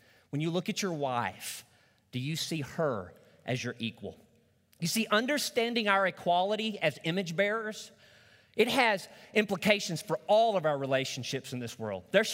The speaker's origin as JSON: {"language": "English", "town": "Truman", "region": "Arkansas", "country": "United States", "tie": "born or raised there", "said": "I remember growing up in Truman, Arkansas, when we were out on the playground."}